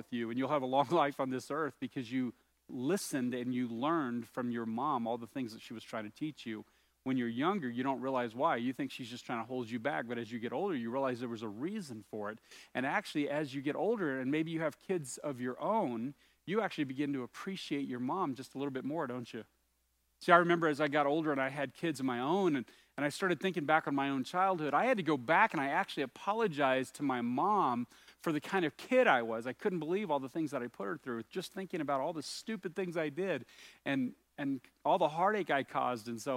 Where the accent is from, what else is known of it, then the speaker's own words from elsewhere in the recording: the South, United States; When I was growing up in the South, one of the lines that we used to use to insult each other was, you had a face that only a mother could love.